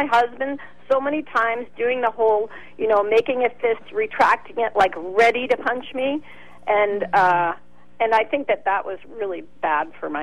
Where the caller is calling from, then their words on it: Berkeley, California, United States; I'm calling from Berkeley, and I don't want to give my name